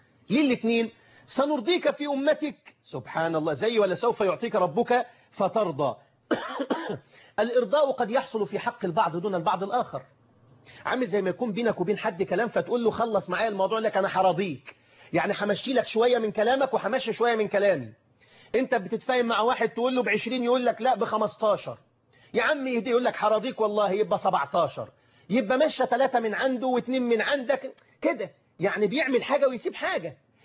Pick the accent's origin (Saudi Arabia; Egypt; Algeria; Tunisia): Egypt; ولا يبكي النبي عليه الصلاه والسلام الا على العزيز الغالي زي ما بنقول عندنا في مصر.